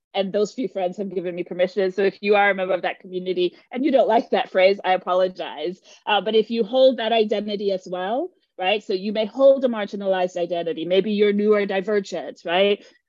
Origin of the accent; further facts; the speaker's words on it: Jamaica; I am Jamaican. When I am not with my family, I don't sound Jamaican. And people will often say, where are you from? And because I don't sound Jamaican. I have sounded more Jamaican in the 3 weeks that I have been here